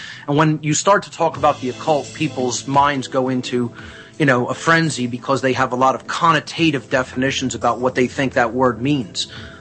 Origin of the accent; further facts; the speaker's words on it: Philadelphia, Pennsylvania, United States; Well, I grew up in South Philadelphia, and I was born into a pretty traditional, typical Italian-American background.